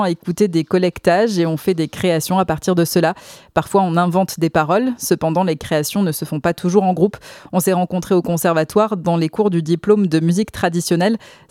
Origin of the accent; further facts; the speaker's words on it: Pays de la Loire, France; C'est là aussi que j'ai découvert l'occitan, car j'ai grandi en Mayenne.